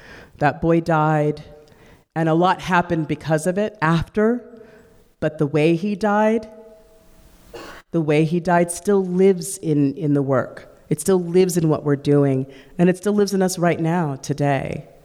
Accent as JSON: {"language": "English", "town": "Oakland", "region": "California", "country": "United States", "tie": "born or raised there", "said": "As a black woman, I was raised in Oakland, California. My parents were revolutionaries in the 60s."}